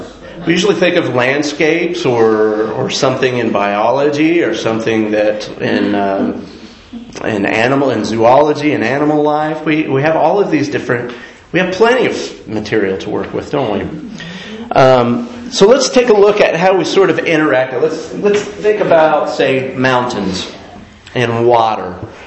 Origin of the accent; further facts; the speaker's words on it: Georgia, United States; I grew up in Georgia. Lots of hills and pine trees. Like, that's Georgia. Hills, pine trees.